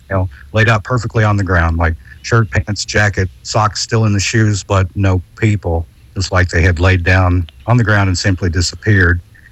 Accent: the South, United States; I grew up in the South, so there's a great oral tradition at night after it gets dark, and ghost tales, or in the Southern vernacular, boogers and haints.

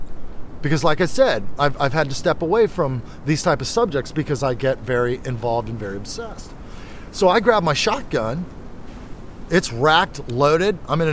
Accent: Orlando, Florida, United States; I'm from Orlando, Florida. I wasn't raised to just grab a gun and go search around the house.

